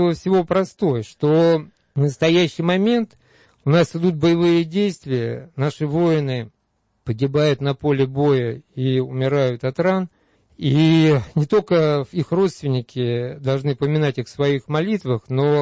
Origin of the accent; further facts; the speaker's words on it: Lipetsk Oblast, Russia; из моего родного села, из Рязанской, нынешней Липецкой области.